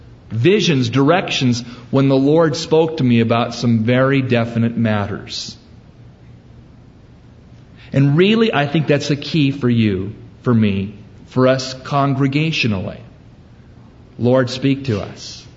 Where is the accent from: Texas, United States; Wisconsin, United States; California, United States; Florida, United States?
California, United States; San Jose; I grew up in San Jose. It was close to the beach. And the weather's nice. And that's my hometown, so to speak.